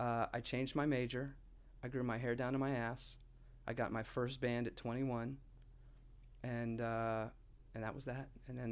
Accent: Jacksonville, Florida, United States; So I grew up in Jacksonville. I went to University of Georgia, and because my twin brother was going to Georgia Tech.

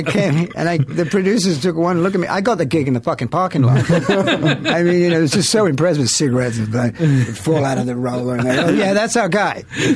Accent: England, United Kingdom; You know, I'm English.

